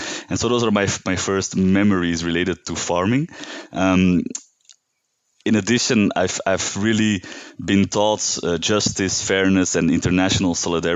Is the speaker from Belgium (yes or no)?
yes; Belgium; English is a second language; now in Uganda; I'm from Belgium. I live in Uganda now.